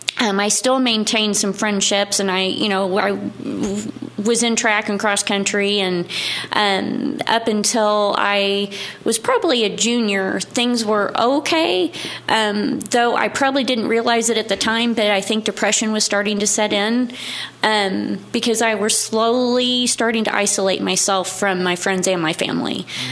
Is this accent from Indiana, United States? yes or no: yes; Evansville, Indiana, United States; I'm from Evansville, Indiana. I was born and raised here.